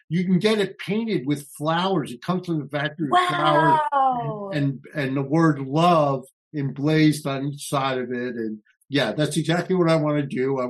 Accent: New Jersey, United States; I grew up in a totally segregated city. I grew up in North New Jersey, and North New Jersey had the highest African-American population in America, but I never had a black teacher, never saw a black police officer

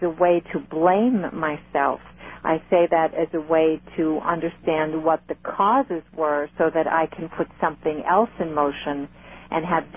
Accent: Brooklyn, New York, United States; I was raised a Roman Catholic, and I grew up in Brooklyn, New York.

